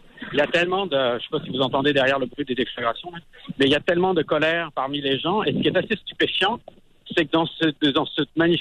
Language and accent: French; France; born there; moi je suis né en France